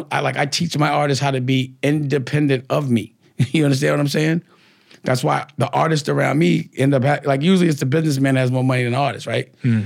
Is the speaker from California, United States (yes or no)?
no; Harlem, New York, United States; I'm from Harlem. It's just a Harlem thing.